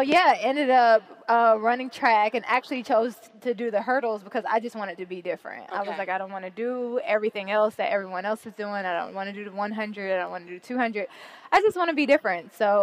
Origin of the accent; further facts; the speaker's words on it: Decatur, Georgia, United States; So I grew up in Decatur, Georgia, which is a smaller suburb outside of Atlanta. But then we moved to Douglasville, which was more suburban.